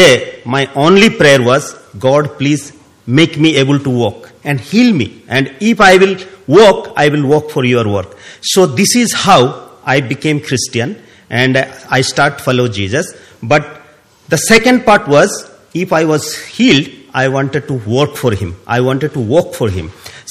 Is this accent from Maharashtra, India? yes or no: no; Odisha, India; Actually, I'm from the southeastern state of Orissa, and I born and brought up in Orissa, and I have blessed with my wife and two daughters, 14 and 11, and currently we are working in Orissa and Andhra Pradesh